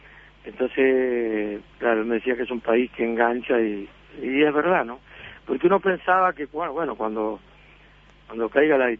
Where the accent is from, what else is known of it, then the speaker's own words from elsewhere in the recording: Montevideo, Uruguay; yo era de Malvin, soy de Malvin